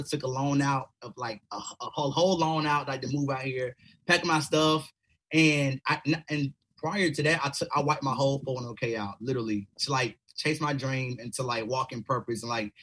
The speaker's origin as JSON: {"language": "English", "town": "Kinston", "region": "North Carolina", "country": "United States", "tie": "born or raised there", "said": "I'm originally from Kinston, North Carolina, originally, so East Coast. And so when I was younger, you know, I grew up in a small town, single-parent home."}